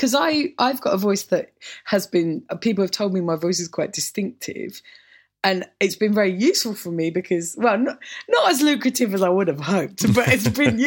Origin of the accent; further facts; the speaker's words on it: Orpington, London, United Kingdom; growing up in Orpington, I feel like you will understand that there's no nature.